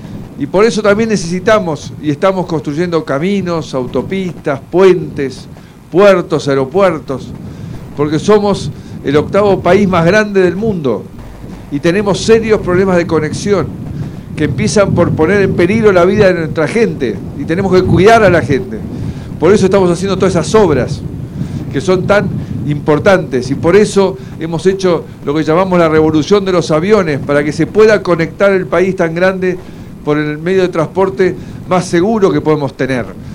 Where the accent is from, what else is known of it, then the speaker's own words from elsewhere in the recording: Argentina; Eso somos los argentinos